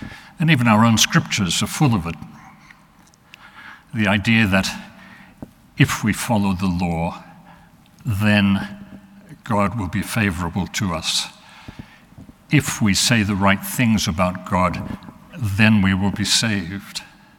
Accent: Australia; accent: Australian; I know sometimes my Australian accent confuses people about what I'm saying

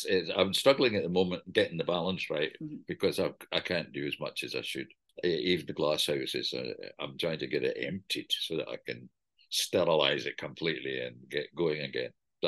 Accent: Kilmarnock, Scotland, United Kingdom; born there; also born or lived in Glasgow / Reading / Shropshire; I was born in Kilmarnock I went to college in Glasgow in Ayr. I worked in nurseries in Kilmarnock, and then I went to Reading. And then I went from Reading to Shropshire

